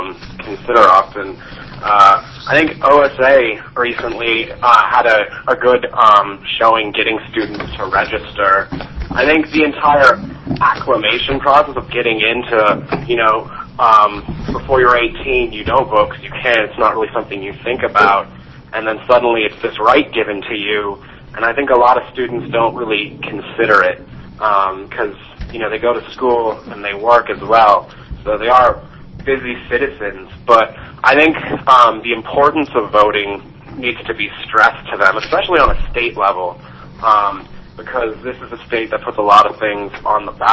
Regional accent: Ashland, Oregon, United States; Okay, well, Chair Devlin and members of the committee … I am from Ashland, Oregon.

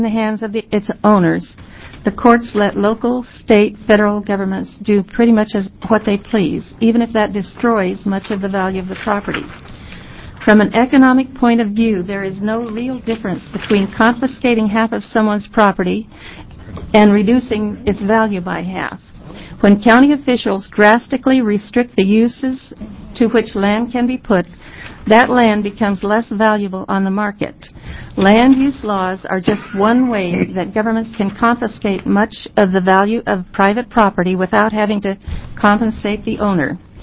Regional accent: Newberg, Oregon, United States; from Newburgh, Oregon.

